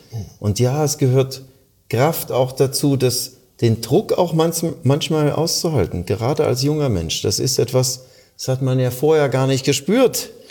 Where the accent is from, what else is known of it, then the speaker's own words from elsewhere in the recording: Halle, Saxony-Anhalt, Germany; born there; now in Baden-Baden, Germany; ich komme gebürtig aus dem Osten Deutschlands, aus Halle-Saale, und bin dann ins 750 Kilometer entfernte Baden-Baden gegangen